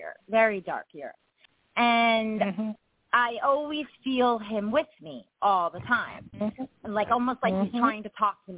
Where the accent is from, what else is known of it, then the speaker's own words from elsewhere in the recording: Toms River, New Jersey, United States; So I live in Avon, Avon by the Sea now, which is by Asbury Park. I grew up in Toms River, though, my whole life.